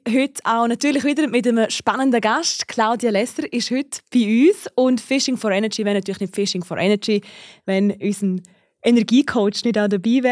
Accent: Switzerland; wenn wir von erfolgreichen Frauen reden bei uns in der Schweiz

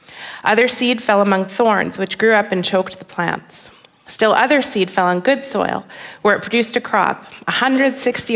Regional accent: Minneapolis, Minnesota, United States; I grew up in Minneapolis, like right in the middle of the city. The metro area of Minneapolis is about 4 million people. So, did not grow up on a farm.

